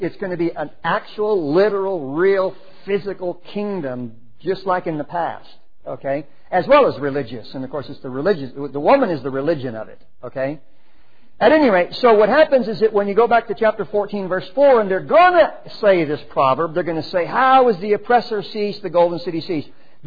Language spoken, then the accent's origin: English; San Antonio, Texas, United States; born there; I was born in San Antonio. So we're Texans. We lost our accent, but now we're Californians